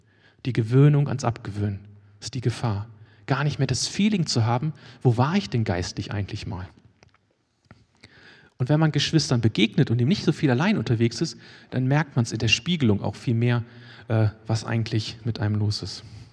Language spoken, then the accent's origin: German; Wolfenbüttel, Lower Saxony, Germany; so in Wolfenbüttel, wo ich aufgewachsen bin, da gibt es noch Freunde meiner Eltern